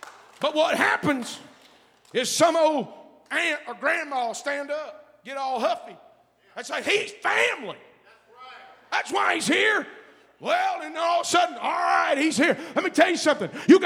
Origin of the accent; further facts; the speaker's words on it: the South, United States; I'm in the South. I'm from the South. I are one of y'all.